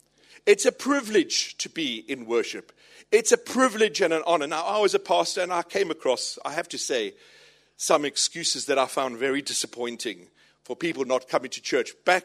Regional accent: Durban, KwaZulu-Natal, South Africa; as a teenager growing up in Durban in South Africa.

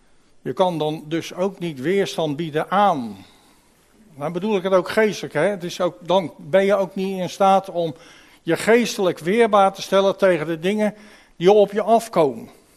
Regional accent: Netherlands; Dan dacht ik natuurlijk, gelijk als Hollander natuurlijk, ja, pff, die vader heeft poen genoeg.

